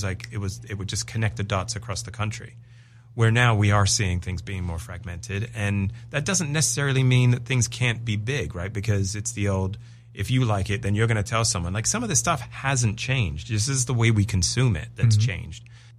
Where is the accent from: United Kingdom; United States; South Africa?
United Kingdom; England; I am English.